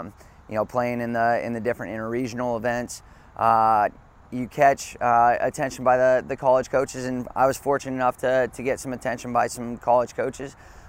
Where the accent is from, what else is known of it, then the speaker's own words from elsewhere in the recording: Memphis, Tennessee, United States; So I grew up here in Memphis playing youth soccer here.